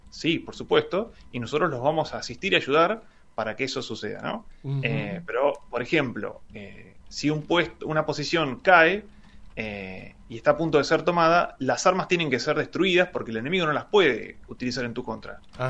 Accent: Chillar, Buenos Aires Province, Argentina; now in Tandil, Argentina; vine a estudiar acá al profesorado en el año 2003, así que ya tengo más tiempo acá en Tandil que en mi pueblo, pero bueno, soy de Chillar, un pueblito muy chiquito.

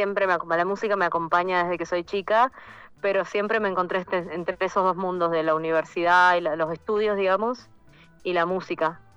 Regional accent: La Rioja, Argentina; also born or lived in Córdoba; tenía 27, me había ido, bueno, yo crecí en La Rioja, me había ido a Córdoba a estudiar.

